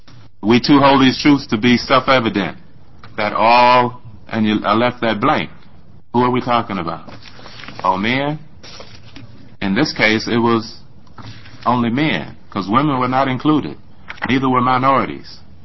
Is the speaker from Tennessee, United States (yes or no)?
yes; Tennessee, United States; I've been extremely fortunate since I came to Oregon. I grew up in Tennessee, where the cultures were black and white.